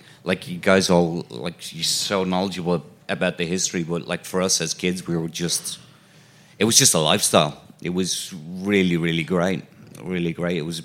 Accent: Dublin, Leinster, Ireland; Growing up in Dublin, you're 11, 12 years old

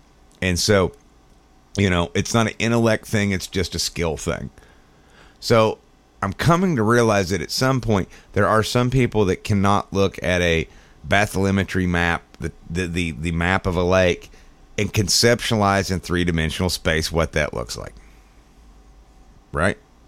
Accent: Wisconsin, United States; moved away as an adult; also born or lived in Minnesota; now in Canada; Anyway, Matt, I'm originally from Wisconsin. Used to fish typical northern Wisconsin, Oneida County lakes and had some success.

